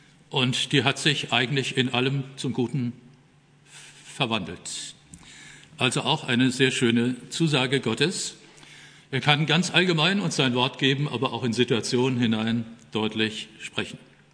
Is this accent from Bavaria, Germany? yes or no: no; Oberursel, Hesse, Germany; Ich stamme aus Oberursel im Taunus